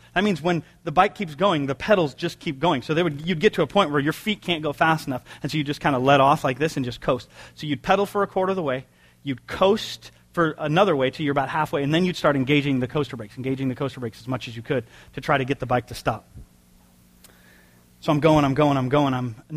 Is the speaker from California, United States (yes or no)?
yes; San Jose, California, United States; I grew up in San Jose now, and there's hills in San Jose.